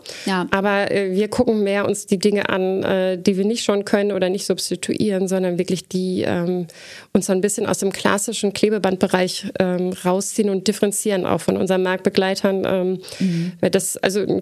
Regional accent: North Rhine-Westphalia, Germany; Ich muss ja jetzt die Chance nutzen im Mittelrheintal. Und ich bin ja auch als gebürtige Münsterländerin, ich bin kleben geblieben.

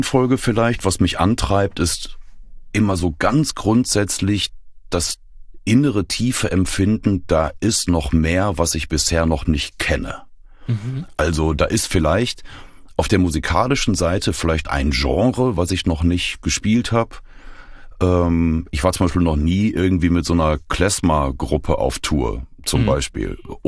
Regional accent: Dortmund, North Rhine-Westphalia, Germany; born or raised there

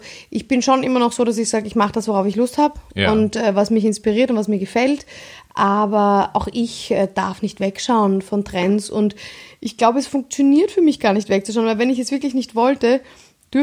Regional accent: Vienna, Austria; ich bin Wienerin

